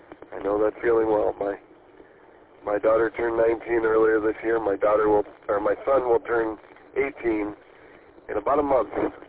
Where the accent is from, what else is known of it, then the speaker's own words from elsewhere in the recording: Sterling Heights, Michigan, United States; also born or lived in Shelby Township; I grew up in Sterling Heights and later Shelby Township, so I know all the mile road names.